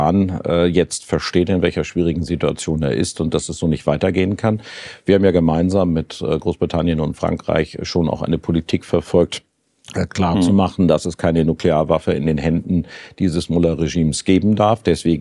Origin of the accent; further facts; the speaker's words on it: Germany; Da sind wir an vorderster Stelle als Deutsche mit dabei.